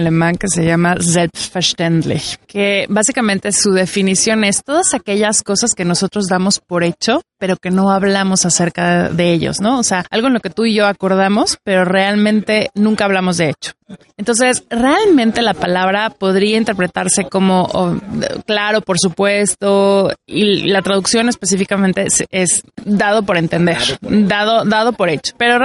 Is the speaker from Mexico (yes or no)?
yes; Mexico; now in Berlin, Germany; llevo 13 años en Berlín. Soy mexicana, mi papá nació en la Huasteca hidalguense, mi papá habla náhuatl, de vez en cuando también llega a su pueblo y habla con nosotros en náhuatl